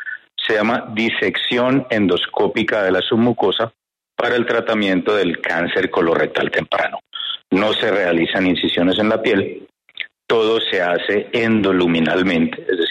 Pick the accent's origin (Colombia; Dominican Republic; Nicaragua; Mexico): Colombia; Cali, Valle del Cauca; born there; yo nací en Cali y estudié medicina en la Universidad del Valle.